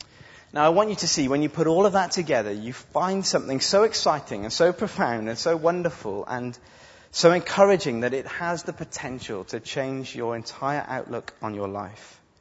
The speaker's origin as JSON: {"language": "English", "country": "United Kingdom", "said": "I know we're British."}